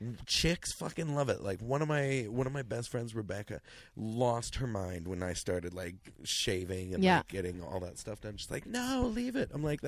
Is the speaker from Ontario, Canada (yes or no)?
yes; Toronto, Ontario, Canada; moved away as an adult; Like, I'm from Toronto, but I don't, I've been out here for 25 years.